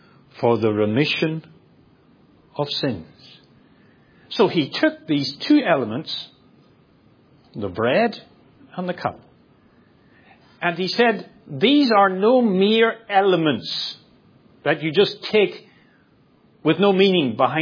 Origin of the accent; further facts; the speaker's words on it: Ireland; When I grew up in Ireland, there was a famous preacher